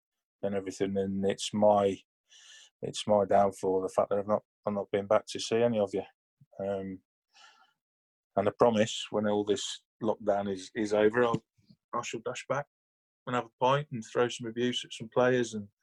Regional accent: Stafford, West Midlands, United Kingdom; So obviously being my hometown as well, that was quite a nice situation. Managed to get myself fit, and I believe my debut for Stafford was against you guys

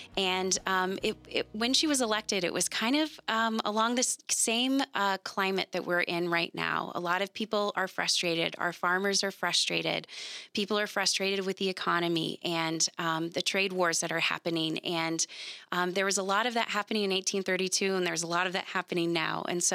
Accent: Garden City, United States; I think that growing up in Garden City, being in such a rich area with so many different cultures, I can't imagine growing up in a situation where we didn't have that.

